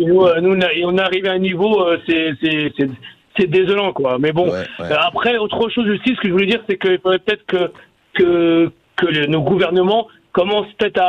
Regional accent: Morocco; Moi, je suis marocain, hein, donc c'est.

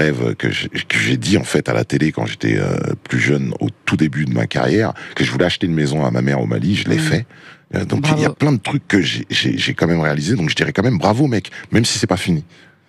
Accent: Vitry-sur-Seine, Île-de-France, France; Moi, je viens de Vitry, une petite cité, les combattants, dédicace à tous les gars de Vitry. Je viens de loin, d'une famille d'immigrés maliens, avec deux francs-six sous en poche.

